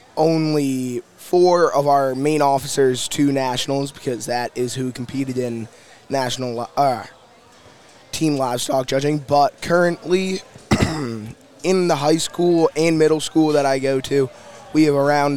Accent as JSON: {"language": "English", "town": "Poland", "region": "Maine", "country": "United States", "tie": "born or raised there", "said": "Well, I am the vice president of the Poland, Maine FFA, and me and a couple of my friends from my hometown, we wanted FFA at our school"}